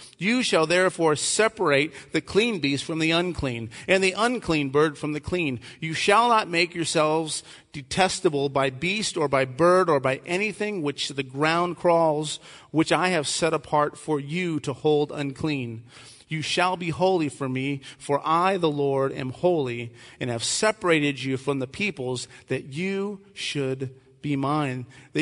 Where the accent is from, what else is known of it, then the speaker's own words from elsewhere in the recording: Texas, United States; You're Texans. I'm a Texan.